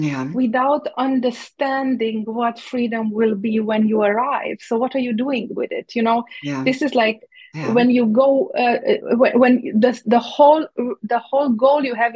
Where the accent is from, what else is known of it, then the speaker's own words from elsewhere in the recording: Romania; first language Hungarian; English is a second language; Romania was always my home country. And even that I grew up as a Hungarian national mm-hmm. in Romania, I never felt Hungary as a home.